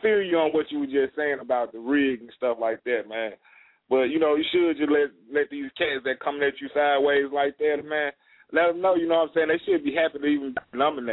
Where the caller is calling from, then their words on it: St. Paul, Minnesota, United States; calling from St. Paul.